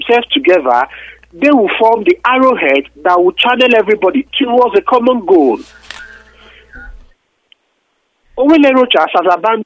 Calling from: Cheltenham, South West England, United Kingdom; I'm calling from Cheltenham.

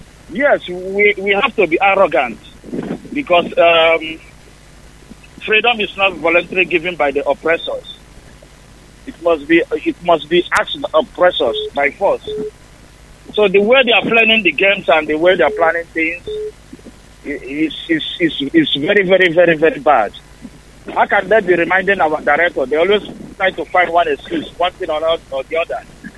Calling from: Scotland, United Kingdom; I'm calling from Scotland, United Kingdom.

